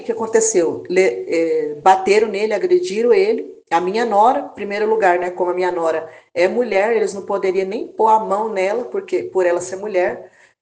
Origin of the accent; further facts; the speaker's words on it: São Paulo, Brazil; A gente está aqui na cidade há pouco tempo, tem 7 meses. Nunca saí, vim de São Paulo, da cidade perigosa